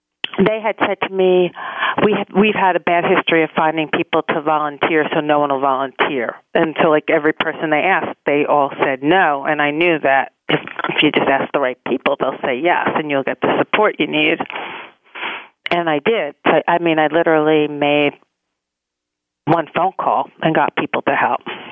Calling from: New York City, New York, United States; I'm calling from New York City, downtown Manhattan.

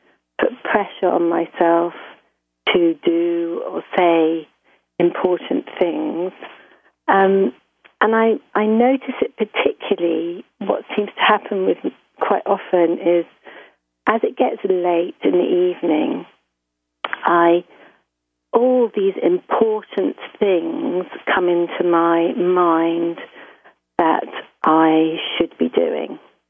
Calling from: Oxford, South East England, United Kingdom; I'm calling from Oxford in England.

